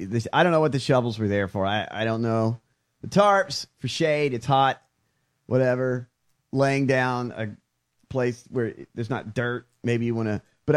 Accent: the South, United States; Well, I'm from the South. I don't know if I've ever mentioned that on the show

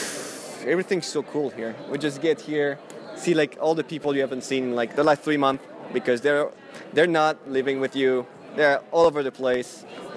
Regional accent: France; English is a second language; from France, Pro Tour Hall of Famer.

